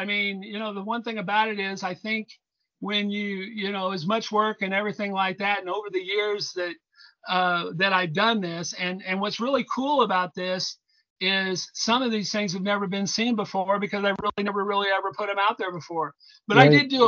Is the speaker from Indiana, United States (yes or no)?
yes; Indianapolis, Indiana, United States; His next stop was going to be in Chicago, and I'm from Indianapolis.